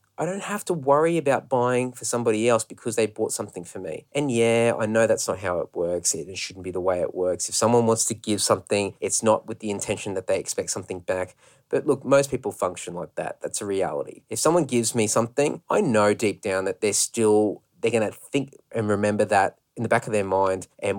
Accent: Brisbane, Queensland, Australia; because we're away from Brisbane, where I had grown up as a child, and all of my extended family were in Brisbane.

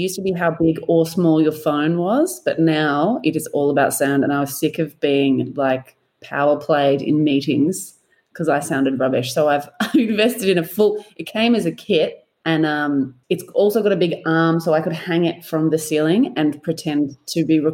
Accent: Melbourne, Victoria, Australia; now in Perth, Australia; I am in Perth. I didn't know how else to describe it. I'm on the West Coast. This is not my home. I am from Melbourne.

